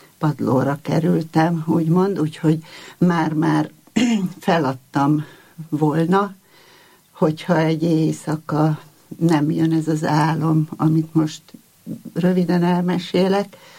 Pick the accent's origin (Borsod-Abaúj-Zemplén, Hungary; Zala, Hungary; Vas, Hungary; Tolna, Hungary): Borsod-Abaúj-Zemplén, Hungary; Ózd; moved away as an adult; Aztán hazamentem szünidő után, Ózdra, ott születtem, ott éltem 18 éves koromig, és Ózdon már nem jártunk templomba.